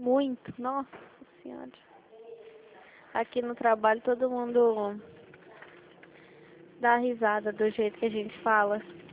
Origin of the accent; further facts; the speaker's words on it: Varginha, Minas Gerais, Brazil; born there; now in São Paulo, Brazil; Não, eu nasci aí, mas eu moro aqui em São Paulo.